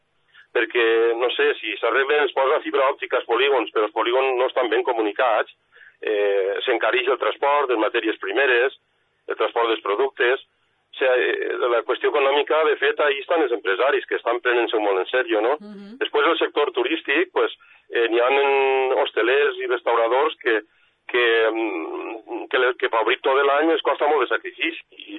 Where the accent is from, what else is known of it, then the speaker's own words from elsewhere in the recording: Alcoy, Valencian Community, Spain; Jo soc d'Alcoi i les comarques centrals